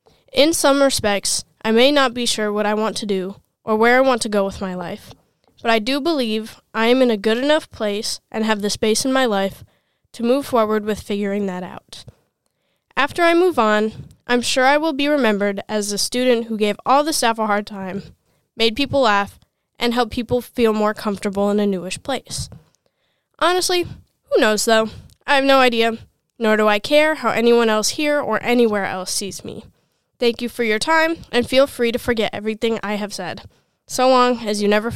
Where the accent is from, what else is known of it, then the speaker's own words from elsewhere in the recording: Oakdale, Minnesota, United States; I grew up in Oakdale, Minnesota. I'm 18 years old, and I grew up in a chaotic, loving, and supportive family.